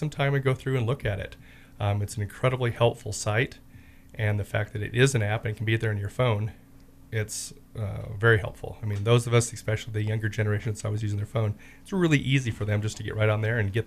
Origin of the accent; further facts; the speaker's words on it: Cañon City, Colorado, United States; Heart of Jeep Tours is right here in my hometown of Canyon City